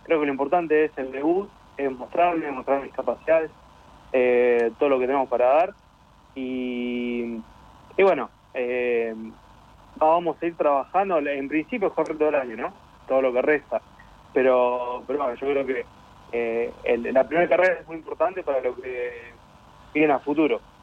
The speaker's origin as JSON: {"language": "Spanish", "town": "Chivilcoy", "region": "Buenos Aires Province", "country": "Argentina", "said": "soy de Chivilcoy, tengo 27 años."}